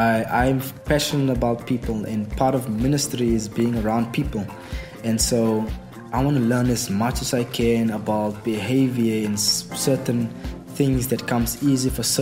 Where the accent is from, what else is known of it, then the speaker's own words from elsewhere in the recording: Franschhoek, Western Cape, South Africa; I'm from Franschhoek.